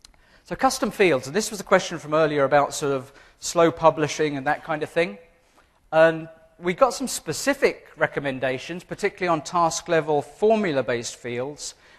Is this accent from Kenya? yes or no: no; England, United Kingdom; It may seem a bit sarcastic, but I'm English.